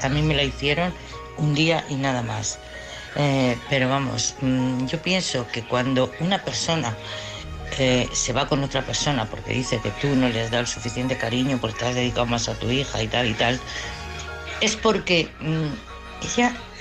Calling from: Madrid, Community of Madrid, Spain; de Madrid.

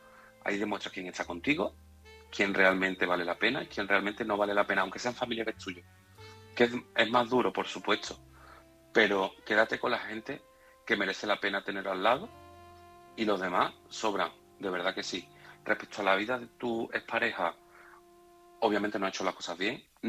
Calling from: Seville, Andalusia, Spain; corresponsal de Sevilla.

